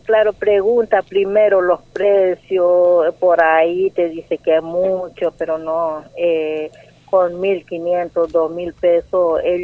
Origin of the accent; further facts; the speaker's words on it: Colonia Aborigen, Chaco, Argentina; Yo soy de Colonia Aborigen, pero no soy del pueblito. Soy fuera. Estoy muy afuera de Colonia Aborigen.